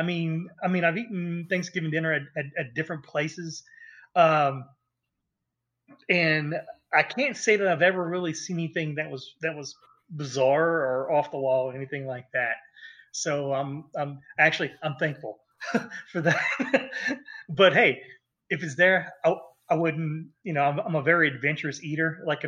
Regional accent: Louisiana, United States; because like I'm Cajun, I'll eat a lot of crazy stuff

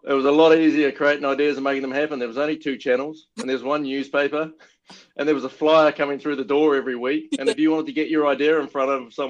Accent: New Zealand; accent: Kiwi; my accent is pretty flat, you know, and thick. And so I'm very Kiwi in that way. And, you know, you grow up in New Zealand.

